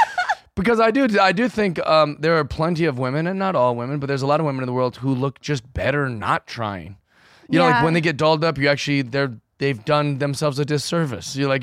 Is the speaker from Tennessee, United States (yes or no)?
no; Seattle, Washington, United States; I'm from Seattle, Washington.